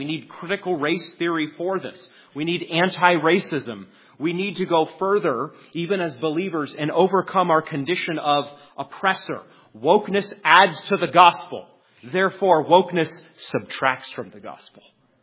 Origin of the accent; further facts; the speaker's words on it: the South, United States; You don't understand. I'm from the South. I'm from this region. We have a very tricky history.